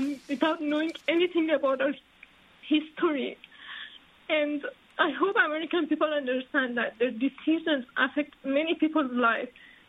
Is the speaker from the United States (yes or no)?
no; Iran; And now when we are out of the country, so many people here, I'm from Iran